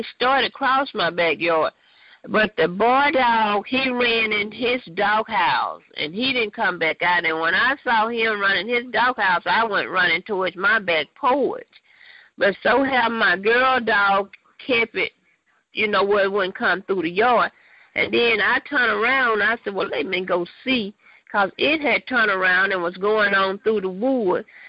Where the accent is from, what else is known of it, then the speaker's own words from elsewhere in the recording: Magnolia, Arkansas, United States; I'm not from Little Rock. I'm down from, like, I don't know if you ever heard of a little town, Magnolia, Arkansas.